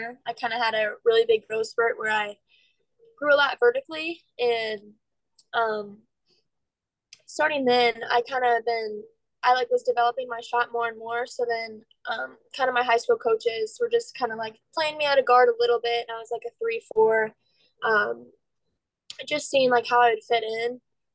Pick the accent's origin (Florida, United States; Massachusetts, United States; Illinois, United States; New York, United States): Illinois, United States; Edwardsville; Yeah, so I grew up in Edwardsville, like you said. I've lived there my whole life.